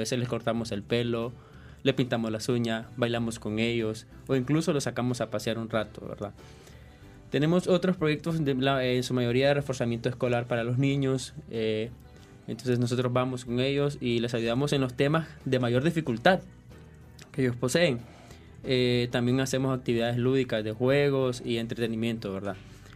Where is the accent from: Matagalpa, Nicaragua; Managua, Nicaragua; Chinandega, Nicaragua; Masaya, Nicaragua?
Chinandega, Nicaragua; Yo soy de Chinandega